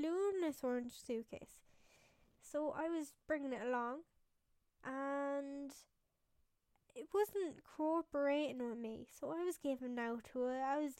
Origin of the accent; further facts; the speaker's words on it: Ireland; I said, I'm from Ireland.